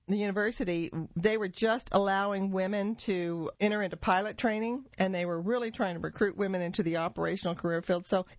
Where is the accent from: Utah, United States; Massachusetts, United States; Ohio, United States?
Utah, United States; growing up in Utah at the end of my high school years.